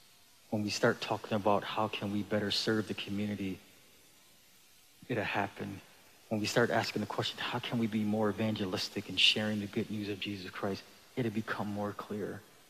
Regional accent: Buffalo, New York, United States; I'm 47 years old. I'm an African-American. I grew up in Buffalo.

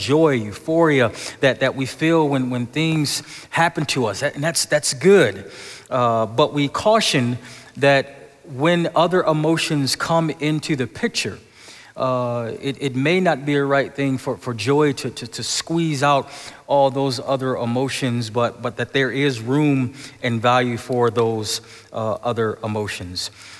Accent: Buffalo, New York, United States; You see, I grew up in Buffalo, and snowed a lot, and I'm a Buffalo Bills fan.

